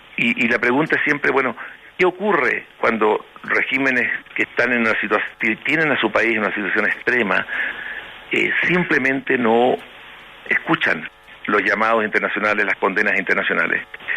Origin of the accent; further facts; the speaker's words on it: Chile; Nosotros como chilenos sabemos, ¿verdad?, cuántos venezolanos han llegado a nuestro país buscando hogar